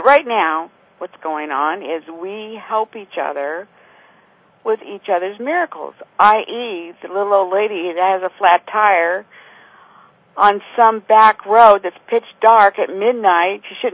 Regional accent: Las Vegas, Nevada, United States; I'm from Las Vegas originally

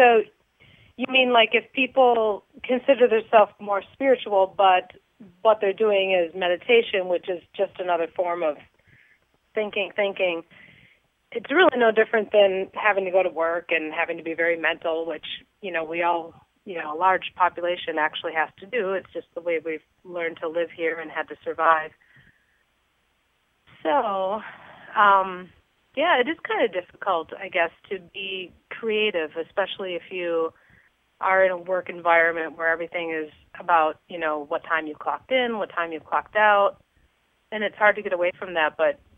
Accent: California, United States; I came from California, so there's a lot of people

